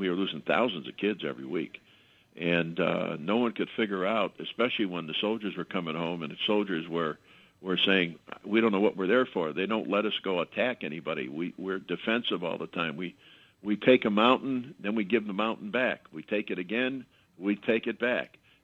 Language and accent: English; Chicago, Illinois, United States; And I'm born and raised in Chicago, the Loop.